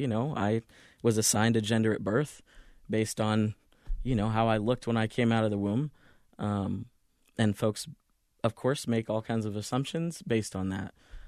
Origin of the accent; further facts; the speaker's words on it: the South, United States; I was always deeply aware that we were a black family growing up in the South.